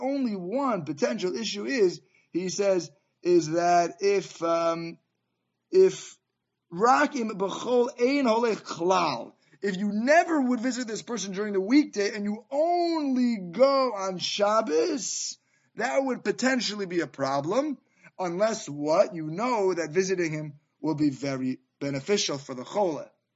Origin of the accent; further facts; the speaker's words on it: Queens, New York, United States; I remember growing up in the Young Israel Jamaica States community in Queens